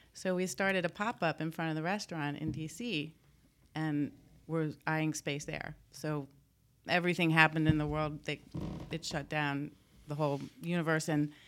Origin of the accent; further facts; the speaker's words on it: Washington, District of Columbia, United States; Well, I grew up in Washington, D.C.